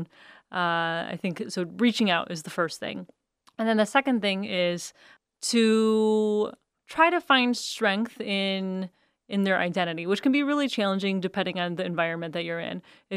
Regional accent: Canton, United States; And I grew up in Canton, which is much more diverse now, but it did not feel that way, you know, in the first, you know, 10 to 12 years of my life.

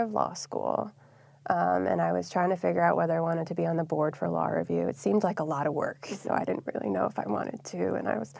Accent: Wisconsin, United States; I grew up in Wisconsin. I went to Madison undergrad

